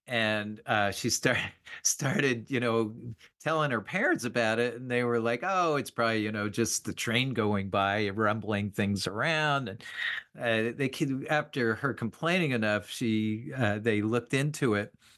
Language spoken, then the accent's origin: English; New Jersey, United States; I grew up in New Jersey, what I call God's country. And we moved there for a few years, so, and then moved back to Jersey.